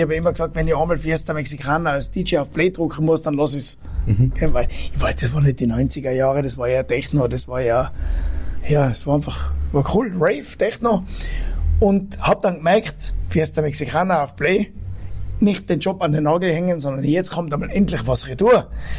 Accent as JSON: {"language": "German", "region": "Tyrol", "country": "Austria"}